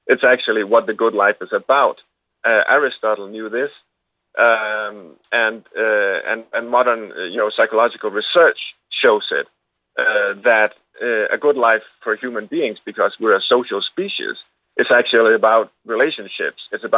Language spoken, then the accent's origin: English; Denmark; I'm sorry to say this, but I come from Denmark, you know, we pay really high taxes